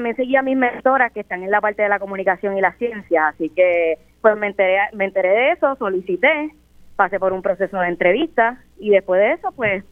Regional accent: Guayama, Puerto Rico; soy de Guayama, tengo 21 años y soy estudiante de periodismo

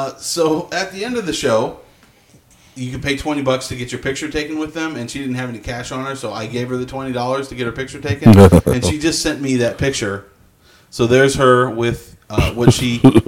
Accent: Chicago, Illinois, United States; born there; Just because I was born in Chicago.

